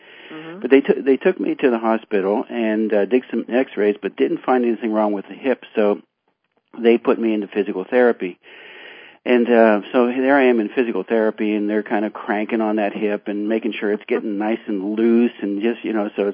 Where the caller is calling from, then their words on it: Virginia, United States; I am calling from Virginia.